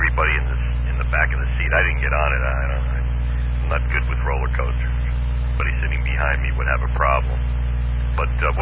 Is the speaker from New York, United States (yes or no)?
yes; Sag Harbor, New York, United States; now in Connecticut, United States; I love Connecticut. It reminds me of a lot of youth where I grew up out in Sag Harbor on Long Island.